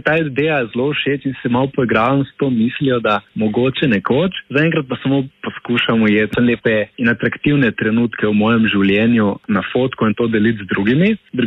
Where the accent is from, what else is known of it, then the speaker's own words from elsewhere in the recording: Postojna, Littoral–Inner Carniola, Slovenia; Odraščal sem v Postojni in še vedno tukaj živim.